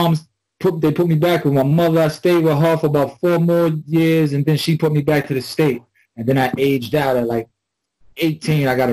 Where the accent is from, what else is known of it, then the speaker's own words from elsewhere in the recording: Brooklyn, New York, United States; also born or lived in Brownsville; Well, I'm from Brooklyn, New York. Kwame's from Brooklyn, New York. Red Hook. My mother I got three brothers. It's the average Brooklyn, New York. I lived with my grandparents. We was a bunch of us in an apartment. Then we moved to Brownsville.